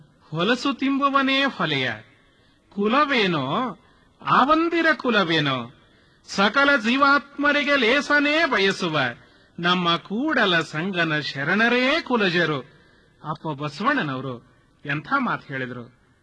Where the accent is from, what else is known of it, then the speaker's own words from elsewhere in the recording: Karnataka, India; ಅದೇ ನಿಮ್ಮ ಅಲ್ಲಿ ವರವಿ ಹತ್ರನೇ ನಮ್ಮ ಊರು.